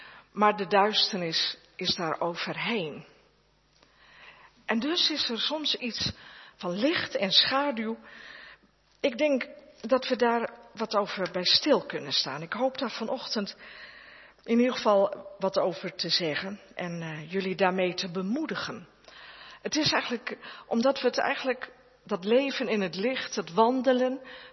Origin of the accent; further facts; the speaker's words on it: Roden, Drenthe, Netherlands; Ik kom uit Roden.